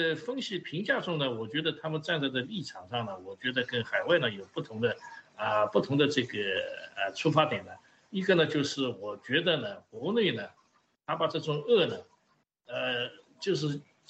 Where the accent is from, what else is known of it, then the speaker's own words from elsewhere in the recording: China; 就我们中国人说这个上梁不歪，上梁不正下梁歪。